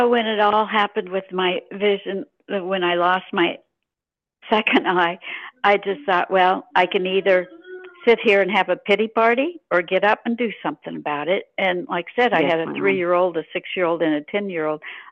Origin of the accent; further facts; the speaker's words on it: Illinois, United States; I'm from Central Illinois. So, you know, the state is divided, you know, Cub fans or Cardinal fans.